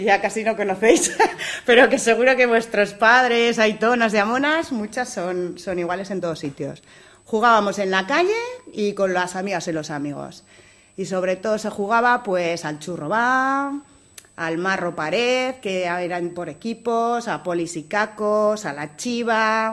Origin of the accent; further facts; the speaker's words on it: Lecera, Aragon, Spain; also born or lived in Zaragoza; Yo nací en Zaragoza. Lo que pasa que a los 3 o 4 días ya me llevaron a Lecera, mis padres vivían en Lecera y yo me crié en Lecera. Y estuve allí hasta los 14 años, que me marché a estudiar a Zaragoza